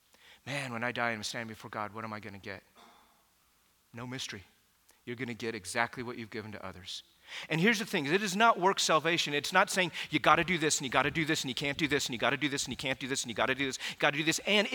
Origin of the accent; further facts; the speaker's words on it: United States; And growing up in America, I heard this taught this way all the time.